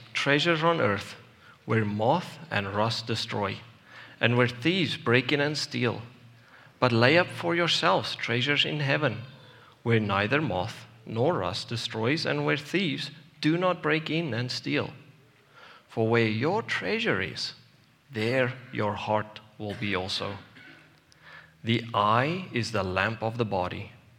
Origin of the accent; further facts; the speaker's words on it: South Africa; Growing up in South Africa in the late 1990s and early 2000s was a period filled with uncertainties and major economic upheaval.